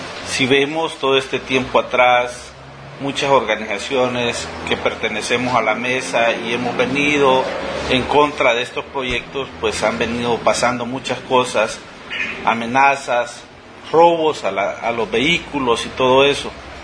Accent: El Salvador; si somos salvadoreños de verdad, debemos de defender El Salvador

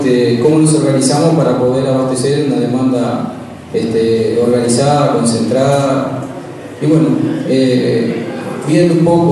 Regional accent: Canelones, Uruguay; muy importante para mí, que soy de Canelones

